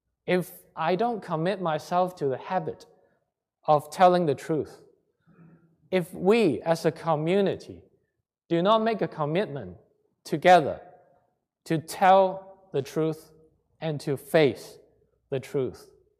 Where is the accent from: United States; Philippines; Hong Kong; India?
Hong Kong; now in Canada; I grew up in Hong Kong, and I survived an education that highly prioritizes following rules and the virtue of not rocking the boat.